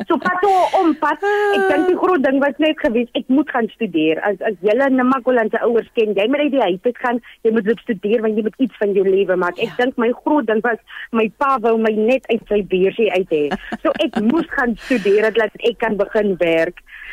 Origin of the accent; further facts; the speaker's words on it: Springbok, Northern Cape, South Africa; Ek het in Springbok groot geword.